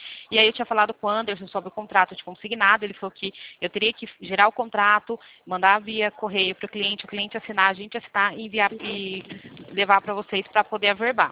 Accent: Limeira, São Paulo, Brazil; Eu sou aqui da cidade de Limeira, interior de São Paulo.

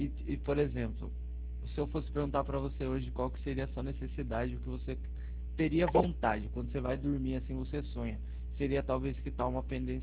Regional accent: São Paulo, Brazil; Eu sou da região de Sorocaba.

